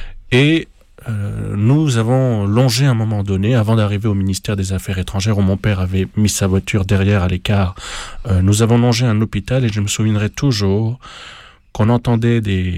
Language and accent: French; Libreville, Estuaire, Gabon; born there; also born or lived in Ottawa, Canada; quand je suis né au Gabon, donc à Libreville, on est parti quelques années au Canada, où j'ai passé vraiment ma petite enfance à Ottawa, donc le Canada anglophone, et puis on est revenu en 90 au Gabon